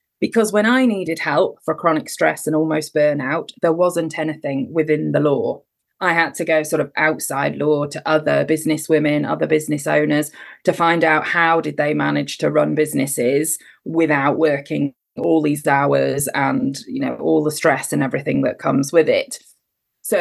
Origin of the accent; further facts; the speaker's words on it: England, United Kingdom; accent: Cambridge; I got bullied for my accent because I lived in the north, but I'd been born in the south with a Cambridge accent, and living in the north, they didn't like that.